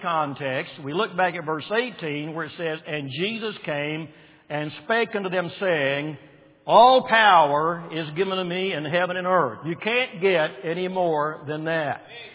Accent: Waco, Texas, United States; born there; Well, I was saved in Arlington, Texas when I was 14 years of age. I was born in Waco during World War II.

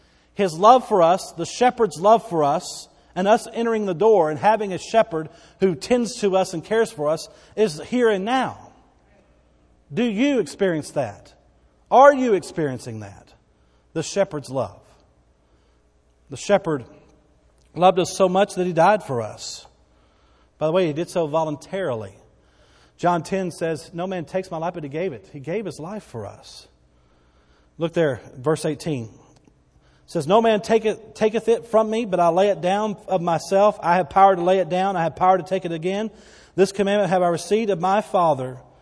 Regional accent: Bowie, Texas, United States; born there

